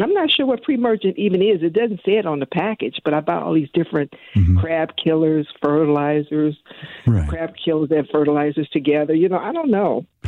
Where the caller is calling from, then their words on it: St. Louis, Missouri, United States; I'm calling from St. Louis, North Side.